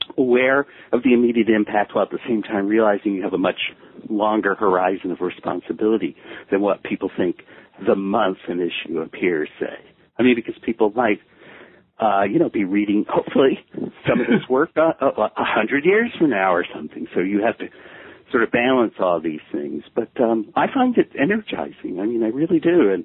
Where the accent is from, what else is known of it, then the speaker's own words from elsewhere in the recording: Memphis, Tennessee, United States; also born or lived in Ohio; well, I wasn't born there, but raised there.